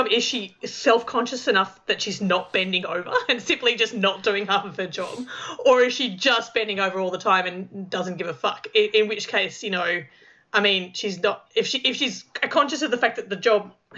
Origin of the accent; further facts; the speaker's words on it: Australia; I grew up in Australia and we all have school uniforms